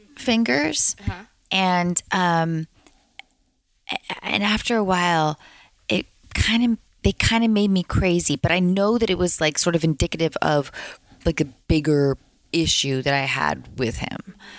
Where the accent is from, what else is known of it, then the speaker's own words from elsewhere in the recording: Boston, Massachusetts, United States; I'm from Boston.